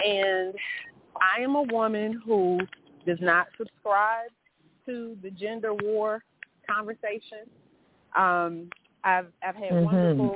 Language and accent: English; Atlanta, Georgia, United States; I grew up here in Atlanta in a very kind of close-knit culture, race first, if you will, community.